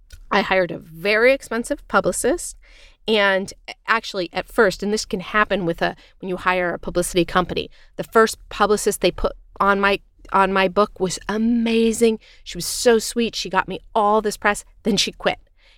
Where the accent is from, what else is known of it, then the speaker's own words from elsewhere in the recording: Los Angeles, California, United States; I also had an LA launch at my hometown bookstore, Book Soup, where over 100 people came